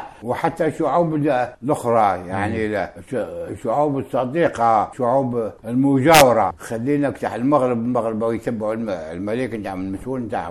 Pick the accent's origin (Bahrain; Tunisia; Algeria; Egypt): Algeria; كنا كجزائريين وشعباني وجاو مدام القضية العدو